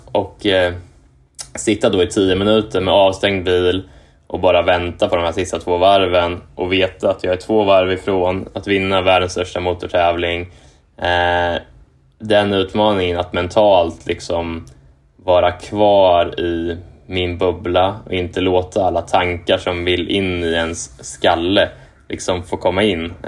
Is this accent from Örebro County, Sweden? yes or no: yes; Kumla, Örebro County, Sweden; moved away as an adult; also born or lived in Japan; now in Indianapolis, United States; jag tror jag är född i Örebro, Örebro lasarett typ. Men jag är uppvuxen i Kumla, som är ju ja, kvart från Örebro. Och bodde där egentligen till jag var 18 typ, när jag flyttade till Japan.